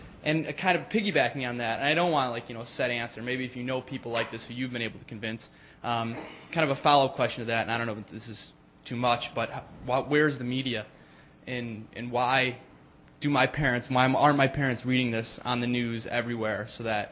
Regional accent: Midwest, United States; I want to call my parents, who I'm from the Midwest, a small town

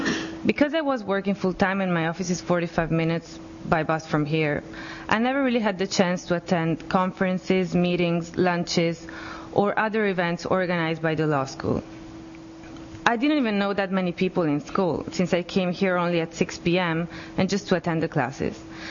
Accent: Italy; English is a second language; now in United States; And since I'm from Italy, this is still difficult for me now to approach someone and ask about job opportunities.

